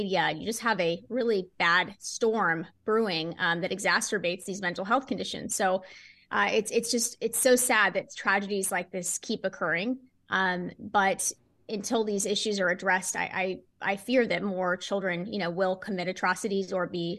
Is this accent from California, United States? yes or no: no; Nashville, Tennessee, United States; I'm sad, you know, to hear about these senseless shootings in my hometown.